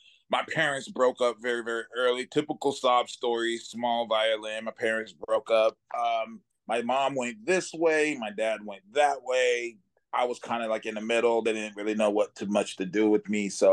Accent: Sacramento, California, United States; also born or lived in Birmingham, Alabama; And I grew up in the hood, South Sacramento. I was born in Birmingham, Alabama, and then we moved out to Sacramento, and it was just the cheapest area to live

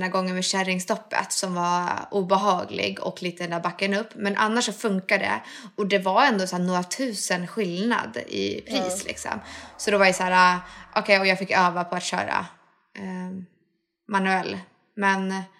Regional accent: Sweden; Och jag är svensk och finsk liksom.

